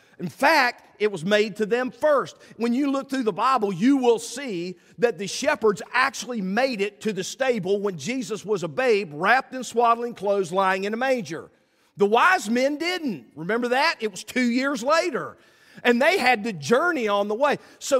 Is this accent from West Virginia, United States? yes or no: yes; West Virginia, United States; Now, like I said, I grew up in West Virginia, and it gets dark and it gets still at night.